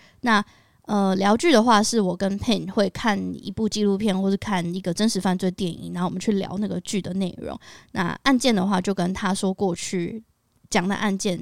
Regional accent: Kaohsiung, Taiwan; 再来最后一个方案叫做高雄，原因是因为这是我出生的地方，然后也是我的家

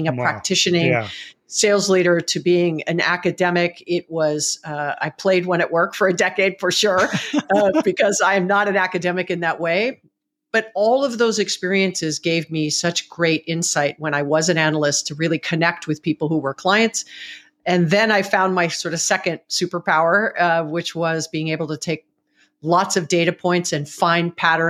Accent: Hawaii, United States; So I was born and raised in Hawaii

